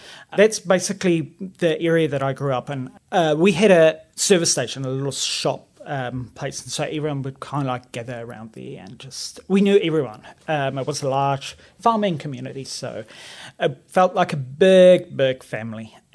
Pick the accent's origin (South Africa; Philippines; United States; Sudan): South Africa; Vereniging, Gauteng; born there; Okay, so I was born in Midrand area of South Africa, so it's in the middle, in a town called Vereniging. I think the name has changed since, but that's where I was born, and it's in the Free State